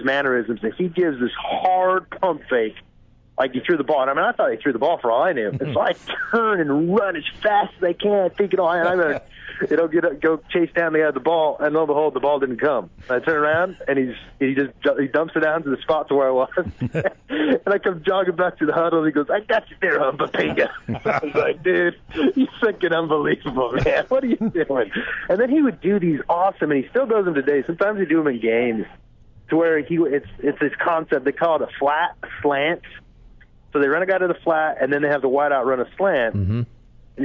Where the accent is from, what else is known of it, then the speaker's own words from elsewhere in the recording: Wyoming, United States; because I grew up in the town I grew up in Wyoming, you know, with the winter and everything